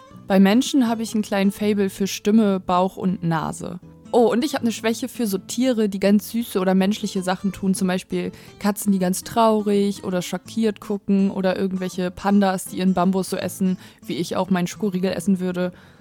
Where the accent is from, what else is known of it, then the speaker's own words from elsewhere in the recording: Varel, Lower Saxony, Germany; now in Oldenburg, Germany; Ich wohne in Oldenburg und ich komme eigentlich aus Varel.